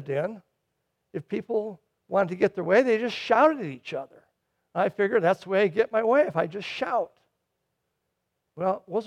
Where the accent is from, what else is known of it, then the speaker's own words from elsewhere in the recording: Minnesota, United States; I grew up in Minnesota.